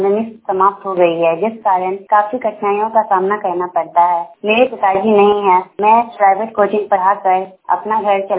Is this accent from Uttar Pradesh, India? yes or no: no; Bariyapur, Bihar, India; मैं बिहार राज्य के मुंगेर जिले के बरियापुर गांव के निवासी हूं।